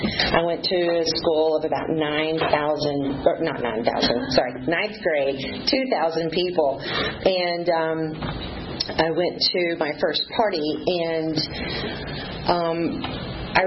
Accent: Texas, United States; I was born in Texas. I am a proud Texan.

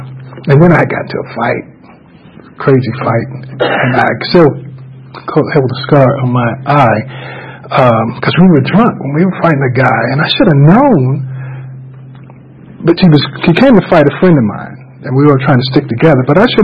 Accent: Augusta, Georgia, United States; I'm from Augusta, Georgia, you know. And when I saw New York City, oh, my God. I was like, wow, coming from the country, you know, New York City.

